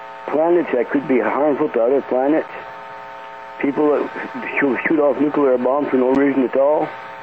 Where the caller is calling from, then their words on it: Quebec, Canada; again from Quebec.